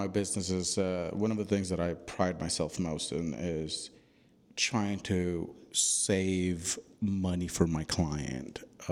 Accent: St. Helena, California, United States; Well, a little bit about me is I grew up in St. Helena.

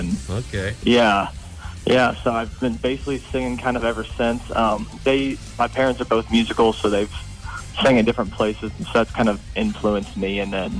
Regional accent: New Paris, Indiana, United States; moved away as an adult; now in Nashville, United States; Yeah, so I grew up in New Paris, Indiana, which is just, you know, about 45 minutes or so outside of South Bend.

